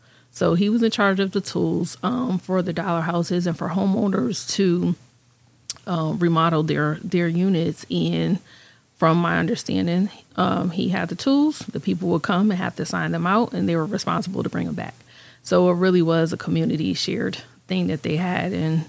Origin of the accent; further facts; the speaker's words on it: New Haven, Connecticut, United States; I did. I grew up in the Hill area of New Haven all of my life. My parents are still homeowners there and living in their home where I was raised.